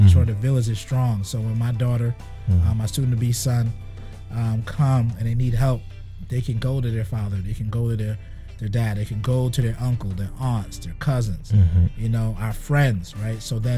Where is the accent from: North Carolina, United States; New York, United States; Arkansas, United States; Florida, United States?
New York, United States; Brooklyn; I'm from Barbados. My family's from Barbados. I'm from Brooklyn. I'm born in Brooklyn, but my family's from Barbados.